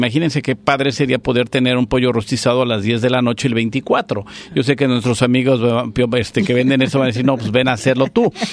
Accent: Mexico; como buenas familias mexicanas

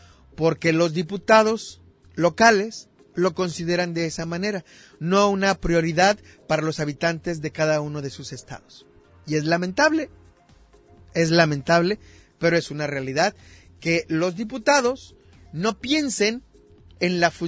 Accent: Tamaulipas, Mexico; Tamaulipas, de donde yo soy originario

